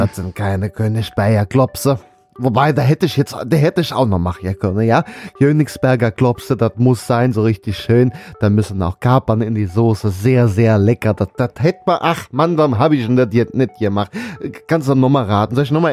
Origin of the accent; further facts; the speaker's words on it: North Rhine-Westphalia, Germany; Ich komme ja aus Nordrhein-Westfalen. Das war natürlich aus dem Ruhrgebiet.